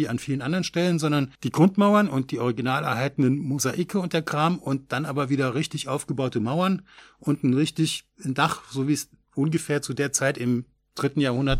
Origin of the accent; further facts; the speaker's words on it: Saarland, Germany; Ich komme ja nun auch aus dem Saarland, aus dem Südwesten, was ja auch römisch besiedeltes Gebiet war.